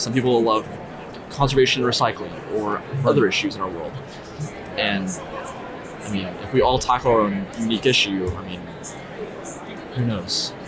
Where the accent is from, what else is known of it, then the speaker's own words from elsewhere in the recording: Crossville, Tennessee, United States; now in Knoxville, United States; my current residents in Knoxville, my hometown of Crossville, where I'm from.